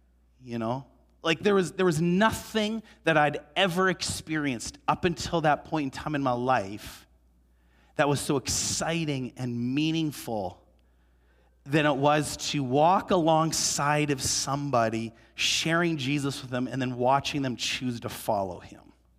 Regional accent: Canada; And so here we are, we're from Canada, we come from a Protestant evangelical church, and we're down in Mexico

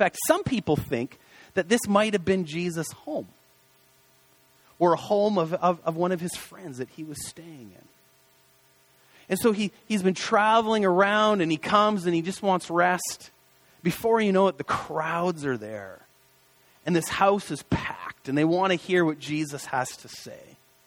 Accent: Canada; As a Canadian, I think that it's really rude.

